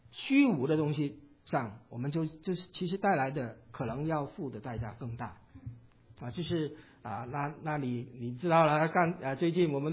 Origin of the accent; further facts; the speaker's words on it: Hong Kong; 因为我来自香港